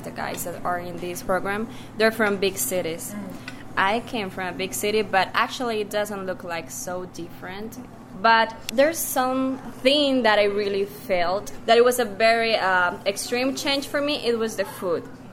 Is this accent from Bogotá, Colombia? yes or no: no; Medellin, Antioquia, Colombia; English is a second language; now in United States; I come from Colombia, from Medellin.